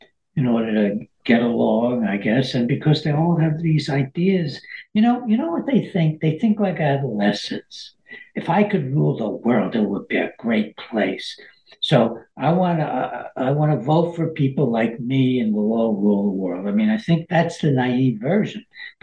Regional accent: New York, United States; I grew up on Long Island in a Nouveau Riche community where the Jews were moving in from New York City and Brooklyn.

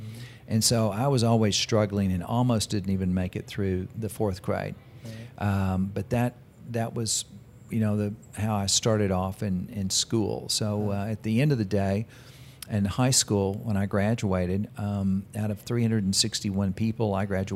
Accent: Dallas, Texas, United States; born there; Well, I was born in Dallas, Texas.

